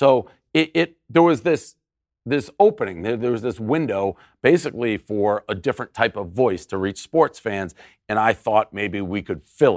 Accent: Boston, Massachusetts, United States; I lived in an era growing up in Boston, like Dan Shaughnessy's a local sports writer.

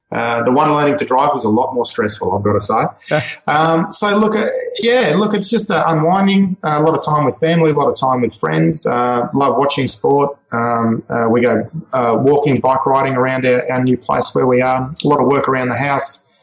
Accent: Australia; one of being Aussie

